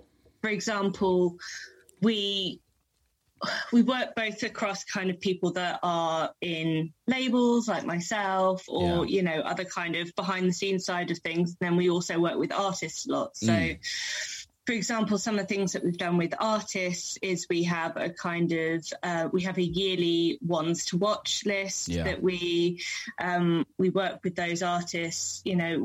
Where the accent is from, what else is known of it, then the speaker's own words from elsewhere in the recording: London, United Kingdom; No, I'm actually from West London, born and bred.